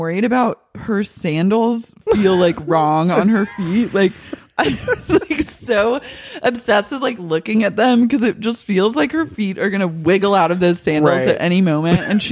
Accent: Oklahoma, United States; Like, I grew up in Oklahoma, so I only had the catalog to like go off of.

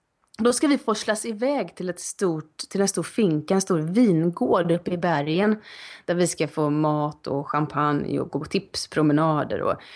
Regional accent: Sweden; jag kommer från denna arbetshets från Sverige

